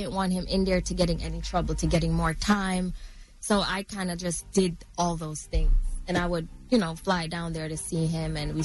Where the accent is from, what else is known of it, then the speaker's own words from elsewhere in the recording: Saint Thomas, Jamaica; Growing up in Jamaica, I witnessed my dad being murdered.